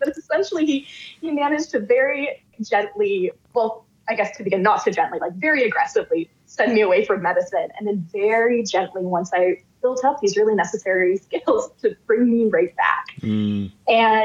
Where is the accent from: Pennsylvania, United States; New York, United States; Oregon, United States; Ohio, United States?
Oregon, United States; moved away; I'm from Oregon. So this was my first time living, thousands of miles away from my family and everybody that I knew.